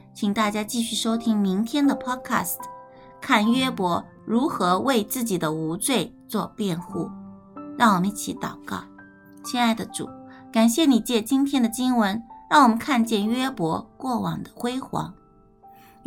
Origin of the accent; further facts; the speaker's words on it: China; 就像我们中国人常说的寿终正寝